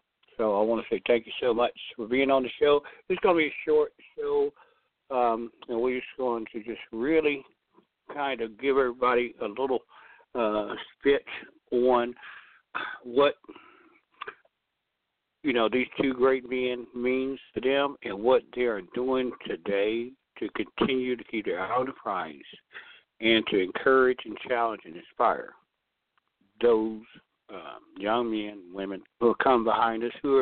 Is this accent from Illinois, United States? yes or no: yes; Chicago, Illinois, United States; born there; now in Snellville, United States; You know, I was born in Chicago